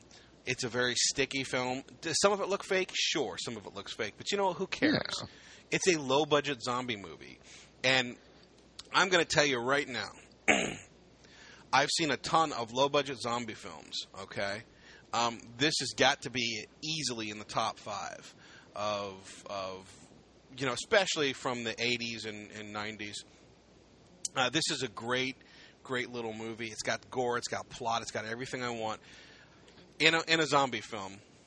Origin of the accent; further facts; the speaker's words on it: Ohio, United States; I'm from Ohio. I'm actually about 25 minutes, 30 minutes away from Akron.